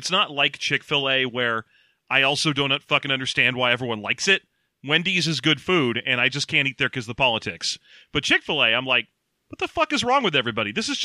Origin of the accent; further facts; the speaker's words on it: California, United States; we are Californian and In-N-Out is kind of an institution around here